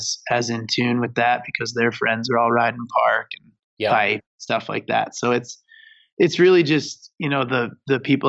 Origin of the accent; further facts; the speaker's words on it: Michigan, United States; I was 9 years old, and I grew up in Michigan on some really small hills. My home mountain is called Alpine Valley.